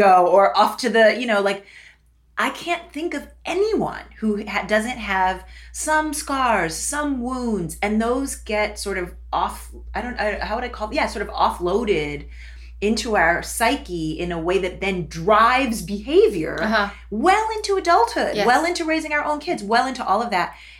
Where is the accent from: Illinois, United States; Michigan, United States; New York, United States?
New York, United States; New York City; And so fame chasing, you know, growing up in New York, I don't know, Donna Karan's daughter went to my school, or this one or that one.